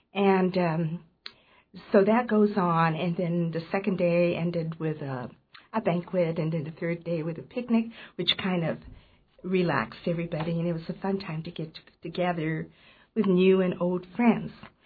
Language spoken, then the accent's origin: English; Seattle, Washington, United States; I'm originally from Seattle, so when the war was over, we went back to Seattle, and I started first grade in Seattle.